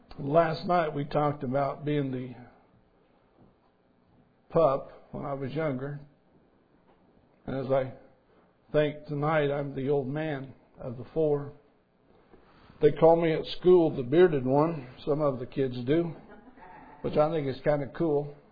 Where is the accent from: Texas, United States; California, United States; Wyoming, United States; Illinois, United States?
Illinois, United States; I'm from Illinois, it's supper to me.